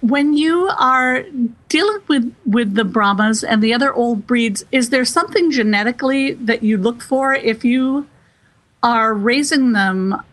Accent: Massachusetts, United States; I grew up in South Central Massachusetts, so right close to the Rhode Island border

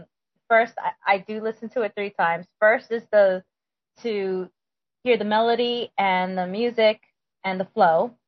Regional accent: New Jersey, United States; Been born and raised in New Jersey and met this wonderful guy, very persistent.

